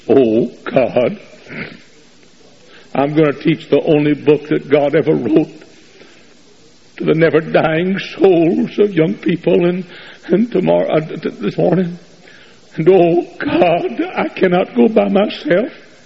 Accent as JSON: {"language": "English", "town": "Dallas", "region": "Texas", "country": "United States", "tie": "born or raised there", "said": "But I'm the original Dallas Cowboy fan. I grew up in Dallas."}